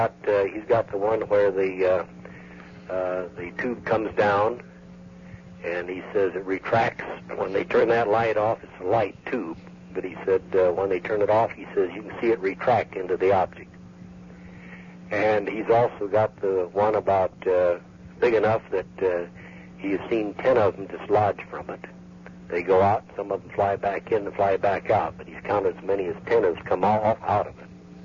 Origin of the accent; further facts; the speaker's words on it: Oregon, United States; I lived, born and raised in Oregon.